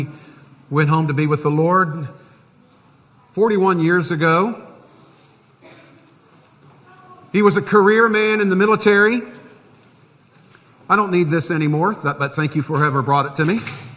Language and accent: English; Tampa, Florida, United States; he was stationed at MacDill Air Force Base in Tampa, which is why I grew up in Tampa.